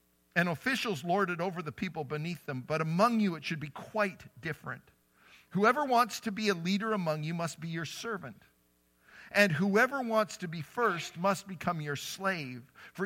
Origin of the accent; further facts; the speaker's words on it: Calgary, Alberta, Canada; I grew up as a city guy. I grew up in Calgary, so I'm used to the Calgary Stampede